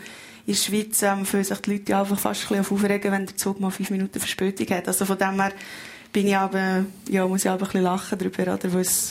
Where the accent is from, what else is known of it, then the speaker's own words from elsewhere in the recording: Australia; Ja, als Australier sind das Volk, das gerne früh aufsteht.